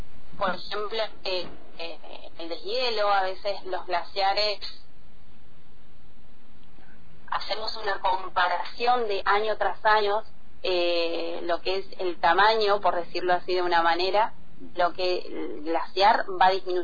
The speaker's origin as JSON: {"language": "Spanish", "town": "San Miguel de Tucumán", "region": "Tucumán", "country": "Argentina", "said": "Yo soy de San Miguel de Tucumán, la provincia de Tucumán, Jardín de la República."}